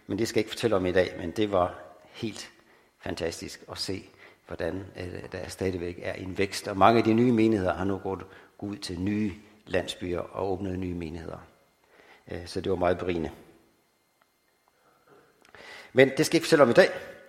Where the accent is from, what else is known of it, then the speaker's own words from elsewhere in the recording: Tanzania; Og jeg er født, jeg er opvokset i Tanzania, og har arbejdet der siden, og boet der sammenlagt i 22 år.